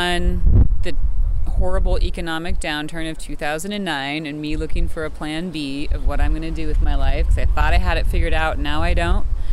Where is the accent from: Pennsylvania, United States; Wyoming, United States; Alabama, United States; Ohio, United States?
Wyoming, United States; Growing up in Wyoming, trout is like the salmon of Wyoming.